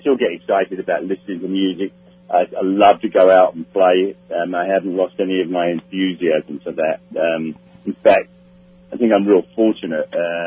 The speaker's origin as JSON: {"language": "English", "region": "London", "country": "United Kingdom", "tie": "born or raised there", "said": "I grew up in London, but I joined a record club in Chicago"}